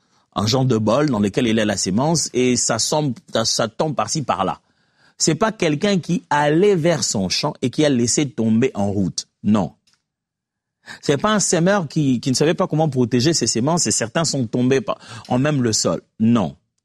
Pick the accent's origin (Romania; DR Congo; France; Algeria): DR Congo; Moi, je suis d'Afrique, tout vous le dit. Et nous, en particulier en République démocratique du Congo, un pays rempli